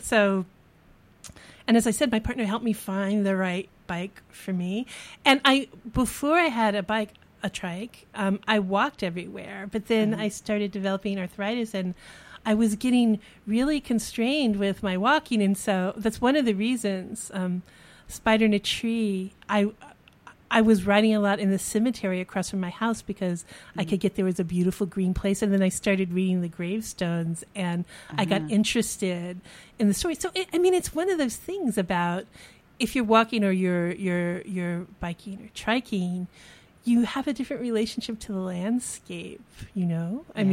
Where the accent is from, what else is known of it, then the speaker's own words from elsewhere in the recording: Texas, United States; born there; I mean, I was born in Texas, but we would do it in southern accents that really weren't right